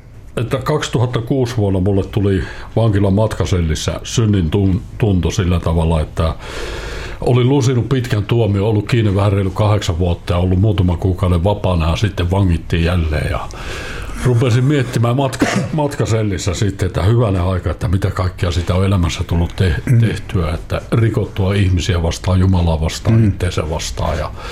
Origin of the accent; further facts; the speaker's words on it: Lappeenranta, South Karelia, Finland; also born or lived in Vantaa; now in Helsinki, Finland; Tällä hetkellä asun tuossa Tapaninvainiolla, mutta syntyisin olen Lappeenrannasta.